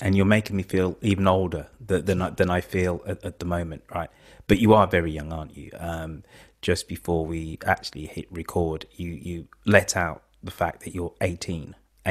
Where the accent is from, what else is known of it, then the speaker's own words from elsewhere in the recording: England, United Kingdom; because I am English